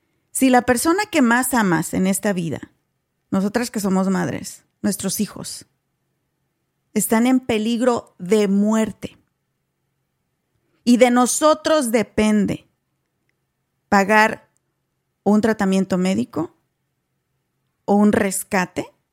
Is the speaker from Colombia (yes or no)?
no; Mexico; nosotras venimos de México también